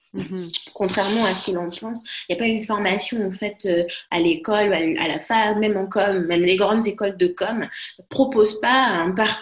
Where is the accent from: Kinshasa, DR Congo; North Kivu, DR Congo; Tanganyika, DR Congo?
Kinshasa, DR Congo; moved away; quand j'étais dans mon pays d'origine à Kinshasa